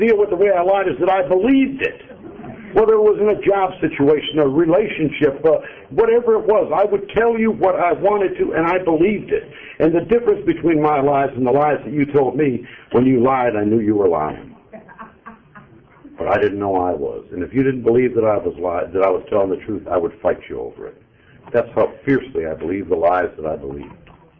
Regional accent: Cleveland, Ohio, United States; born there; And up there in Ohio, I was born in Cleveland, Ohio, a suburb. I went to a parochial school. That means Catholic.

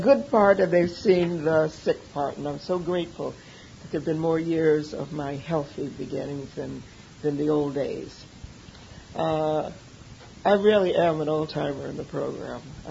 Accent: Detroit, Michigan, United States; also born or lived in Flint; I grew up in a parsonage. I was born in Flint, Michigan, and we moved to Detroit when I was a year old

